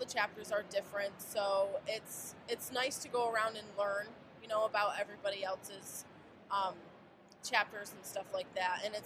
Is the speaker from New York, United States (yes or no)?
yes; Verona, New York, United States; We are from Verona, New York, and we specialize in maple production.